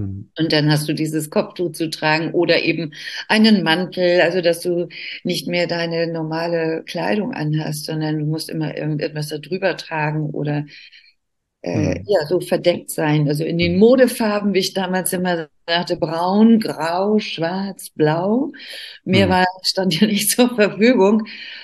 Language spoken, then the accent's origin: German; Iran; German is a second language; now in Germany; Ich war einfach dort als Iranerin, lebte ich.